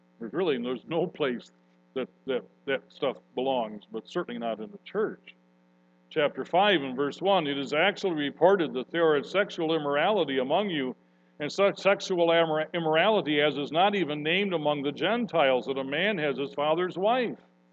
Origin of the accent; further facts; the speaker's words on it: Michigan, United States; We're both humans, for heaven's sake. We're both from Michigan.